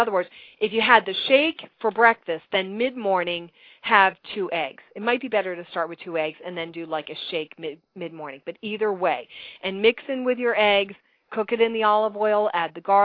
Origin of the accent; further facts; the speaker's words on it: New Jersey, United States; But today I gave you kind of the, I'm from New Jersey. What can I tell you?